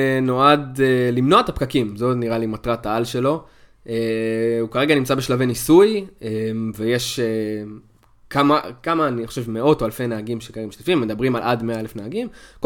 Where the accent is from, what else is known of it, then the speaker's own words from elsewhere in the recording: Yehud, Central District, Israel; יהוד, שאני גדלתי ביהוד.